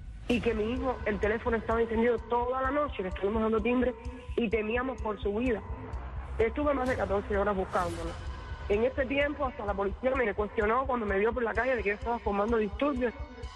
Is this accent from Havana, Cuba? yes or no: no; San José de las Lajas, Mayabeque, Cuba; de San José de las Lajas